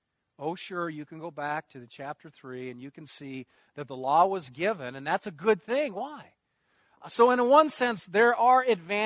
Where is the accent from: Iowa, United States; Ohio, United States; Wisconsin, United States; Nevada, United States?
Iowa, United States; Newton; I was invited to preach in my hometown in Newton, Iowa. Not a big town. It's close to Des Moines, about 30 miles from Des Moines, 17,000 people.